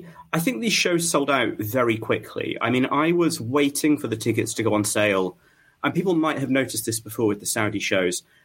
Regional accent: United Kingdom; And as a Brit, I was like, wait, the WWE hasn't been to Leeds.

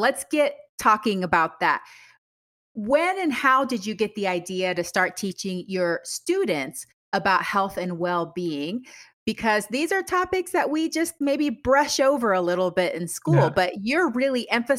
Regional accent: Panama; Sometimes I'm originally from Panama, and sometimes I feel like it's like that too.

